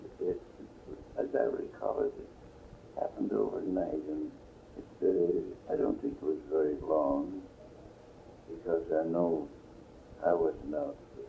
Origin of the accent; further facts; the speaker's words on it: Washington, United States; also born or lived in Michigan; Born in Michigan and raised in, well, I was raised in Washington. I wasn't raised in Seattle. I came to Seattle with my parents.